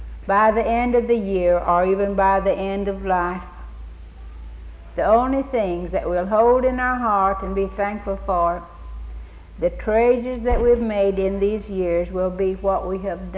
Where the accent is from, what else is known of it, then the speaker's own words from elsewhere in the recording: Safford, Arizona, United States; I'm so thankful that a missionary came to Safford, Arizona, my hometown.